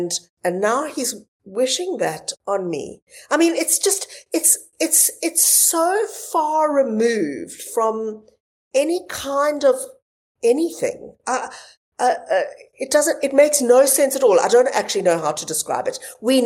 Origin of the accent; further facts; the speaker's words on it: South Africa; we grew up in South Africa